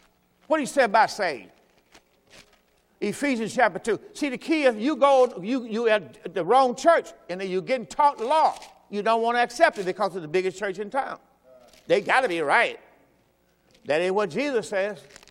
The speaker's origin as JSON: {"language": "English", "region": "Mississippi", "country": "United States", "said": "See, I came from Mississippi, and one of the songs we had to sing is"}